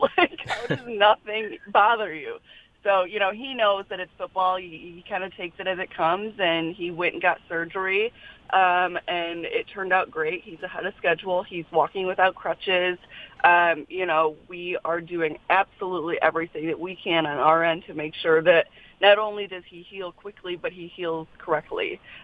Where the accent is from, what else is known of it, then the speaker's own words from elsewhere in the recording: Detroit, Michigan, United States; You know, I'm from Detroit and he was with the Lions, and we've wanted to create it since then.